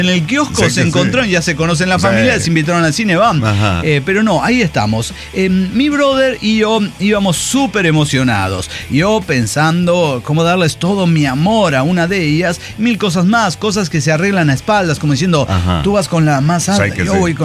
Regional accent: Guanajuato, Mexico; de Guanajuato, capital, la villa romántica, ciudad de las momias.

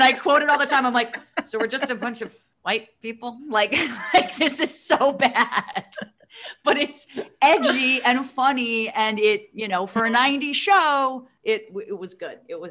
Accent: New Jersey, United States; Another great HBO show. I'm from New Jersey.

